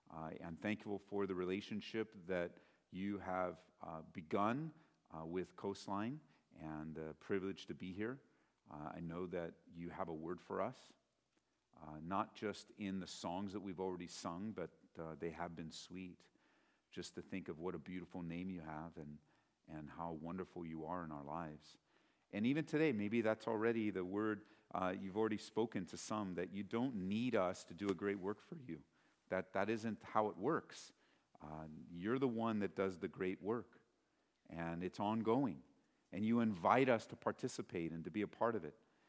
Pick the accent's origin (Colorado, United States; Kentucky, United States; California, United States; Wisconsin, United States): Colorado, United States; Aurora; I am from Aurora, Colorado.